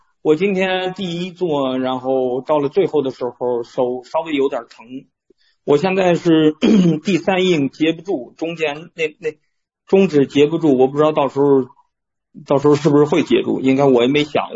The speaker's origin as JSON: {"language": "Chinese", "town": "Shijiazhuang", "region": "Hebei", "country": "China", "said": "石家庄的"}